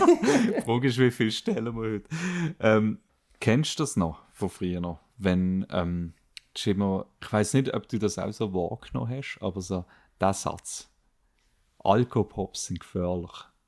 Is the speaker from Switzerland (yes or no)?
yes; Switzerland; Aber bei uns in der Schweiz haben wir wirklich die Probleme?